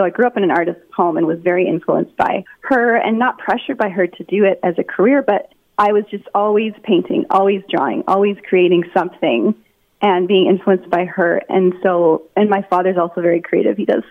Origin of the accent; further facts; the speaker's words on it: Edmonton, Alberta, Canada; I'm born and raised in Edmonton and been here ever since.